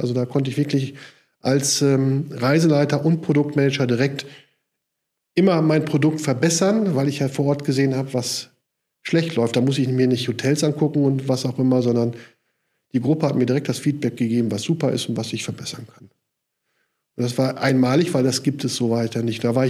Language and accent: German; Münster, North Rhine-Westphalia, Germany; also born or lived in Kiel; now in Geldern, Germany; Ich bin dann nach Geldern an den Niederrhein gezogen als Münsteraner. Das ist dann nicht so weit weg von Münster.